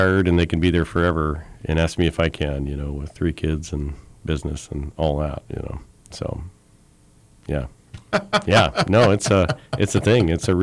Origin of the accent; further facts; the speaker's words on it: Washington, United States; I mean, I grew up in Seattle suburbs, so I'm kind of used to the gloomy gray, you know?